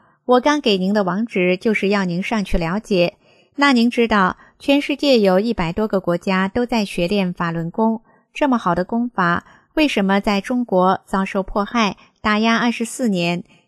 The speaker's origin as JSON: {"language": "Chinese", "country": "Taiwan", "said": "我说，对，我是台湾的，咱们都是可贵的中国人。"}